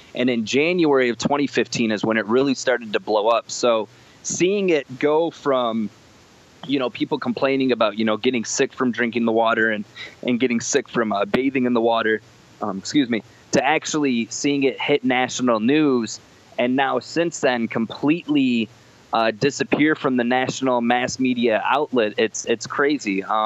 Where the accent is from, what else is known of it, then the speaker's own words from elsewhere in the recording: Kalkaska, Michigan, United States; also born or lived in Detroit; I was born in Detroit and I lived there till I was like 9 or 10. And then I moved up to Kalkaska with my dad and he had 88 acres.